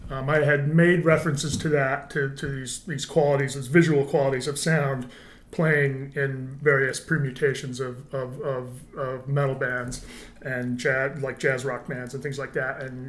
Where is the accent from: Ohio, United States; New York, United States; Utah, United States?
New York, United States; also born or lived in Wisconsin / Buffalo; I was born in Wisconsin. I grew up mostly in Wayne County, New York, but we lived in Buffalo and the Finger Lakes.